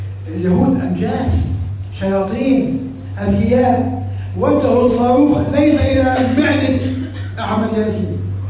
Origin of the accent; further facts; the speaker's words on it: Jenin, Jenin Governorate, Palestine; born there; أنا مولود في جنين، فلسطين مولود فيها